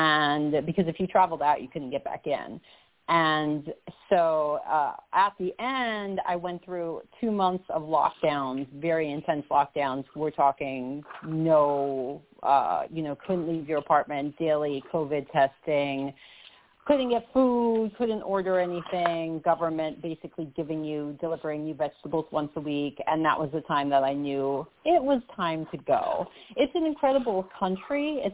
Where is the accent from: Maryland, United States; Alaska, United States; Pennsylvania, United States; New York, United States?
Pennsylvania, United States; Philadelphia; also born or lived in China; So I am from Philadelphia originally. I'm actually back in Philadelphia at the moment, but I was living in China for the last 7 years